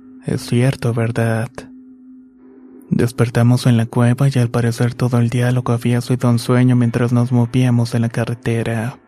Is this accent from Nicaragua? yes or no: yes; Nicaragua; now in Guatemala; Soy de Nicaragua y me vine a vivir hace 5 años a Guatemala junto con mi madre, mi padrastro y mis hermanos.